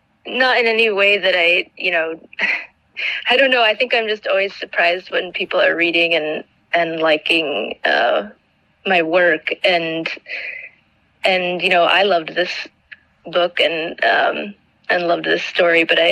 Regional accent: Iowa, United States; Yeah, I grew up in Iowa.

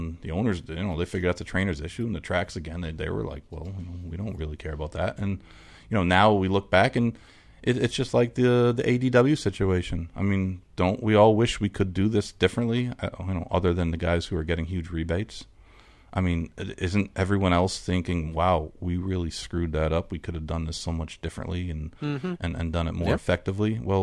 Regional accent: New York, United States; I'm from New York.

